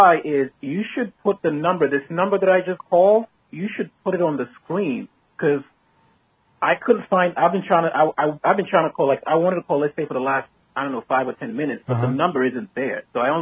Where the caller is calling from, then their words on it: New Jersey, United States; I'm calling from New Jersey. I'm in New Jersey.